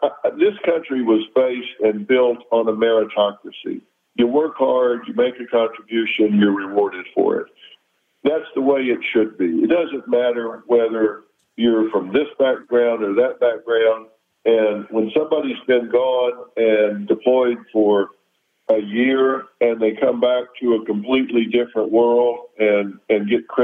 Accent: Mexico City, Mexico; I'm from Mexico City. I'm Mexican. Am I supposed to be offended by the fact that I'm a Mexican?

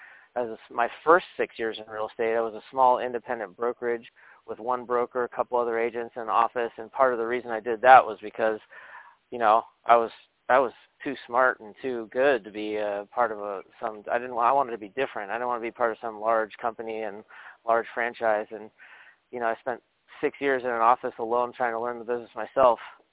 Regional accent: Las Vegas, Nevada, United States; also born or lived in New York City; But I was born and raised in Vegas, and prior to real estate, I spent a little bit of time in the corporate finance world. I moved back east, got a degree in economics. I worked in New York City for a little while

